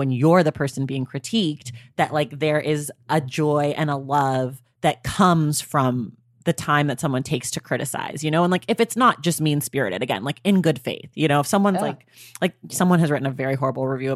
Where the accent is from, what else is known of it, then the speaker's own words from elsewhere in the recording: Oakland, California, United States; Oh, right. I forgot to tell you, I'm from Oakland.